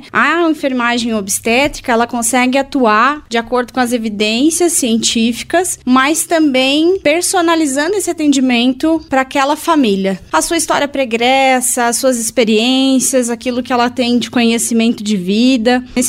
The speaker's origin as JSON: {"language": "Portuguese", "town": "Campos Novos", "region": "Santa Catarina", "country": "Brazil", "said": "Eu sou campanovense, nasci aqui em Campos Novos, passei alguns anos fora estudando e acabei retornando, constituí família aqui."}